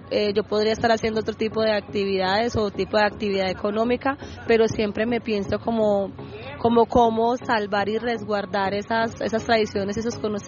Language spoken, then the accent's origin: Spanish; Medellín, Antioquia, Colombia; also born or lived in Chocó; yo soy una mujer criada aquí en Medellín, pero yo nací en el Chocó y trato siempre como de vincular o seguirme como reconectando con mi comunidad.